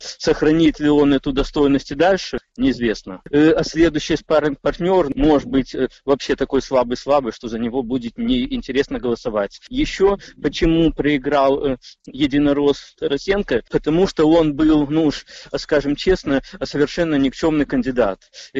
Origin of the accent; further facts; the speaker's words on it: Primorsky Krai, Russia; Я являюсь коренным жителем Приморья.